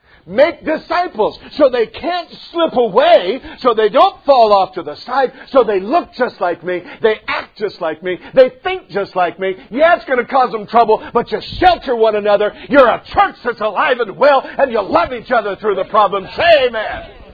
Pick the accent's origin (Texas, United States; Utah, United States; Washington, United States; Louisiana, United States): Washington, United States; Seattle; And so, you know, I grew up in Seattle. We drank coffee and loved everybody, right?